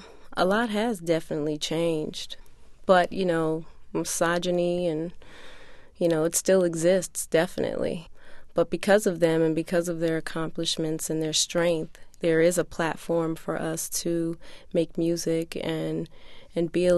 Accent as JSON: {"language": "English", "region": "Maryland", "country": "United States", "said": "And, you know, I'm from Maryland myself, but closer to Silver Spring."}